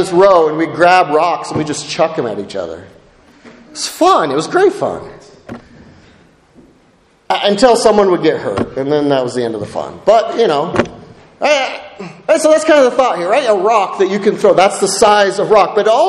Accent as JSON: {"language": "English", "region": "Idaho", "country": "United States", "tie": "born or raised there", "lives_now": "Montana, United States", "said": "I am not from Montana. I'm from Idaho. That's where I grew up. Where do I live? I live in Montana, right?"}